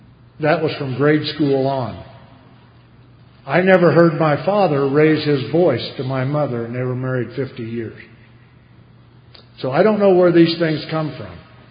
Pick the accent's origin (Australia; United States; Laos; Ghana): United States; Illinois; born there; I was born in Illinois, and mom and dad were married each other 50 years. My dad worked on the railroad.